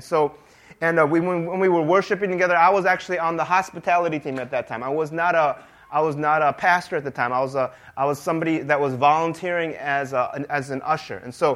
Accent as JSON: {"language": "English", "town": "Lake Forest", "country": "United States", "said": "I'm like, whoa, I'm from Lake Forest too."}